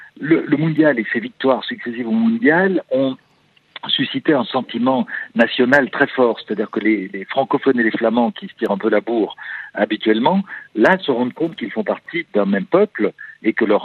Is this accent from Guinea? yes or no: no; Belgium; Je suis belge, je vis en Belgique, j'y travaille.